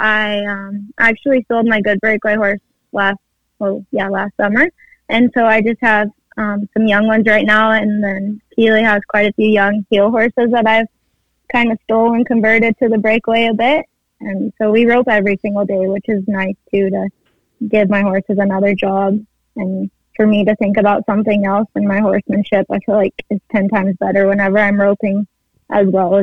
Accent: Dalhart, Texas, United States; now in Canada; So I'm from Dalhart, Texas, which is the not so fun part of Texas, you could say. It's cold and windy and dry.

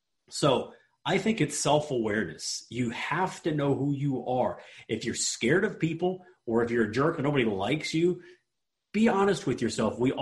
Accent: Austin, Texas, United States; I'm targeting a 40 to 60 unit property in my hometown in Austin.

